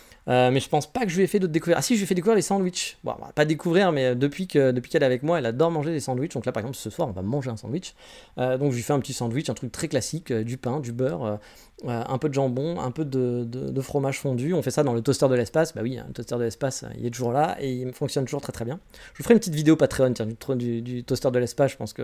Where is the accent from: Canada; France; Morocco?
France; vais dire « je suis français, moi, madame ». Oui, mon côté sarcastique va me faire jouer du côté « on est français, on est meilleur que les autres ».